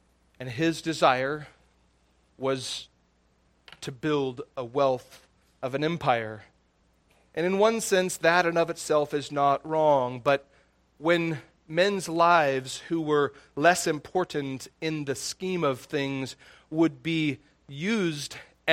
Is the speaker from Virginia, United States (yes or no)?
no; Astoria, Oregon, United States; I began reading a book called Astoria. It's a book about my hometown and the founding of it.